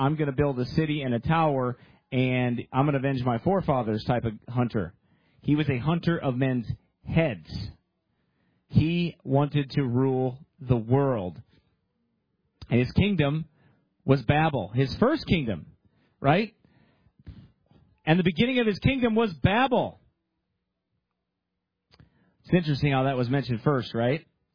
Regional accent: Illinois, United States; I'm some dude from Illinois.

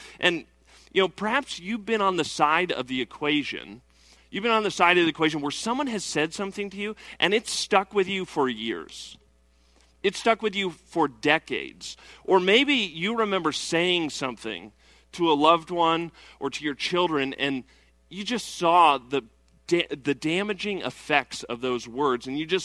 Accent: Colorado, United States; now in Indiana, United States; You know, I'm not originally from Indiana. I'm from Colorado.

